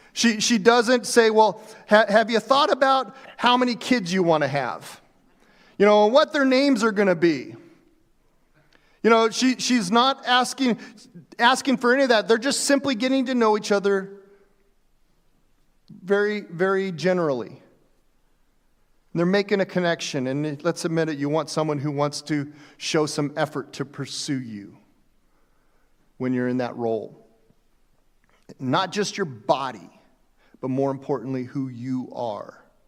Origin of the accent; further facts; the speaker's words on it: Albuquerque, New Mexico, United States; Because I grew up in Albuquerque and we were rival churches.